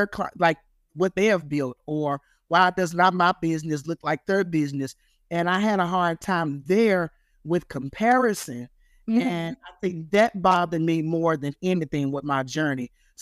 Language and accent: English; Humboldt, Tennessee, United States; I am from Tennessee. And I live in a little country town called Humboldt.